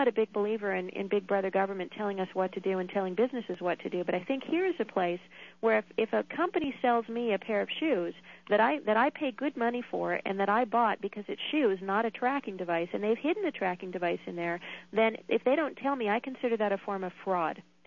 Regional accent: New Hampshire, United States; Here in my home state of New Hampshire, we had a bill last year that would have required labeling

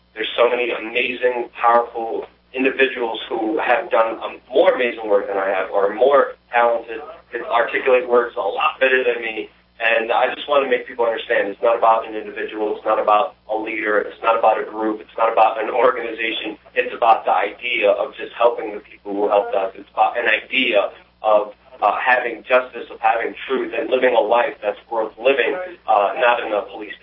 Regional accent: Brooklyn, New York, United States; an incident when I was a teenager growing up in Brooklyn.

